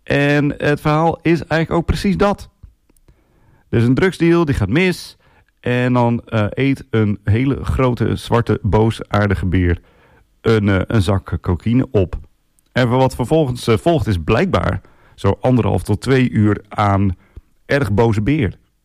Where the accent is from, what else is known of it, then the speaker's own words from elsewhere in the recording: Assen, Drenthe, Netherlands; Ik kom natuurlijk uit zelf uit Assen-Drenthe.